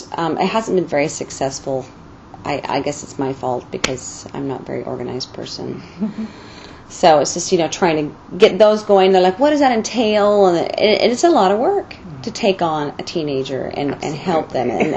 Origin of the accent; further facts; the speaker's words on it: Bountiful, Utah, United States; I'm from Bountiful, Utah, which is about 15 minutes north of Salt Lake.